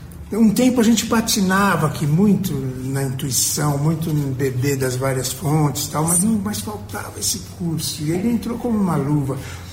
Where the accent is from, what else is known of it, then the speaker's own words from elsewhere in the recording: São Paulo, Brazil; eu também sou de São Paulo